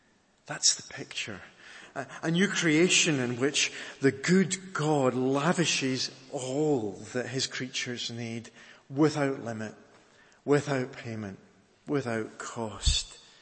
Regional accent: Scotland, United Kingdom; Does he really want me to come and drink, be full, be satisfied, and even, as a Scot, dare I say it, happy?

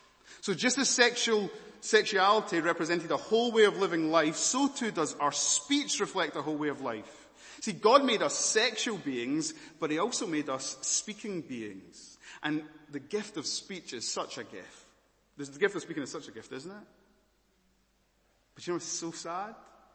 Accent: Scotland, United Kingdom; also born or lived in Malawi; I'm going to say I'm from Scotland. And some of you might say, but where are you really from? Okay. I was born in Malawi. My birth certificate says I'm Malawian. But I'm Scottish. Can you hear the accent?

